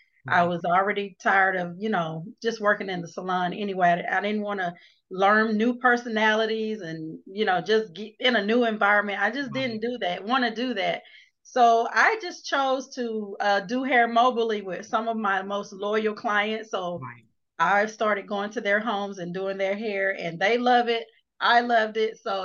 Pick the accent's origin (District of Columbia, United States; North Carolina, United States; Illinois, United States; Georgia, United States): Georgia, United States; Atlanta; I am your life transformation coach. I'm from Atlanta, Georgia, and I just appreciate Ms. Kim inviting me on her show.